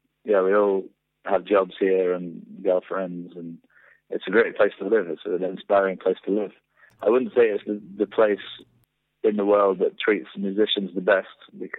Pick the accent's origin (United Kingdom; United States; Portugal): Portugal; I grew up in Portugal, so I'm half English.